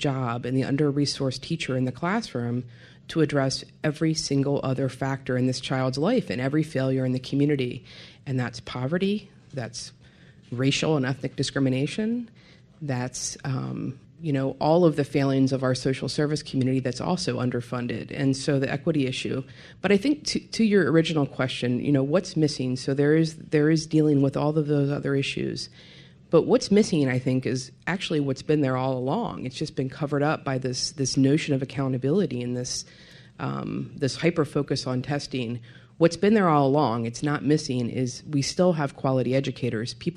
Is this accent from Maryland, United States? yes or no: yes; Maryland, United States; I'm from Frederick County, and we're the biggest county in the state of Maryland geographically.